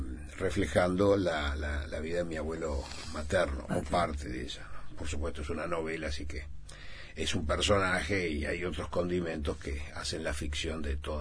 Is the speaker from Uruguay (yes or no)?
yes; Montevideo, Uruguay; also born or lived in Rivera; now in La Paloma, Uruguay; Provengo de Rivera, estuve 31 años viviendo en Rivera, y anteriormente nací y estuve 35 años aquí, en Montevideo.